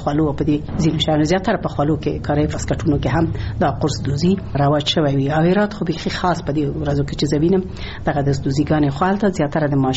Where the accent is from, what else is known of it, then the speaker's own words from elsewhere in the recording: Ghazni, Afghanistan; born there; زه په غزنی کې زیږیدلې یم